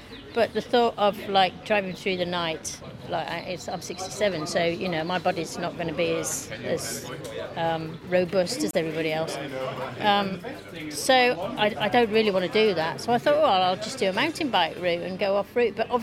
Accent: England, United Kingdom; I'm from England, and I'm 67

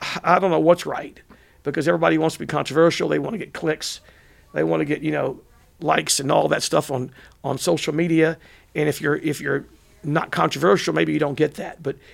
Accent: Hempstead, Texas, United States; When I was growing up in Hempstead, Texas, which is about 50 miles northwest of here, I'd sit in the back of my dad's clothing store and pretend to be a sportscaster.

